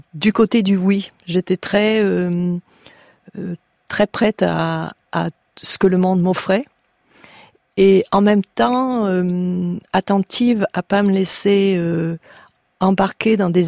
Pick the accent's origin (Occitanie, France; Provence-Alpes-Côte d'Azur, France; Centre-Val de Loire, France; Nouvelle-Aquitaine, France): Nouvelle-Aquitaine, France; Arcachon; born there; je venais d'Arcachon, où, comme vous savez, le sable efface le sable et que les traces ne durent pas. Donc moi, je suis née dans un lieu où je pensais que l'histoire n'existait pas.